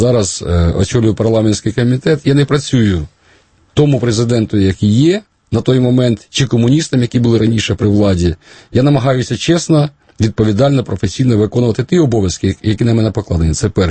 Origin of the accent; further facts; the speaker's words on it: Vatutine, Cherkasy Oblast, Ukraine; Остання зустріч була в моєму рідному місті Ватутіна.